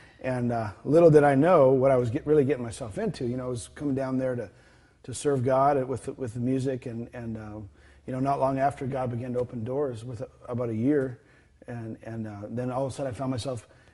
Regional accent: Ontario, Canada; And in Ontario, Canada's where I grew up, and great Christian family

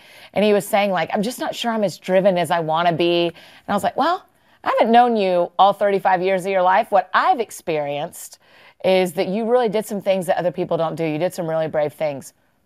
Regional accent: Atlanta, Georgia, United States; Yeah, my hometown.

